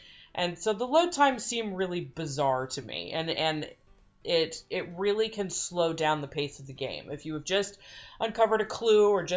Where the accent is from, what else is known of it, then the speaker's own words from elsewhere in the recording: Los Angeles, California, United States; Not the least of which because I grew up in Los Angeles, so seeing all of the real world locations